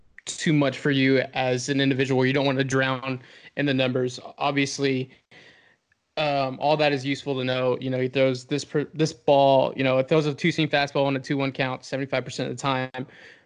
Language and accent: English; Spring, Texas, United States; I grew up in Spring, you know, right off 2920. I went to Klein Collins.